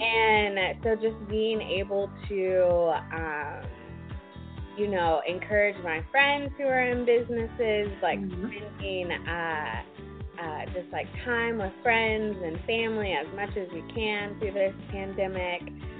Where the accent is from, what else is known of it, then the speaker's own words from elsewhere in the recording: Midland, Texas, United States; I went back home I'm originally from Midland, Texas, since we had started working from home.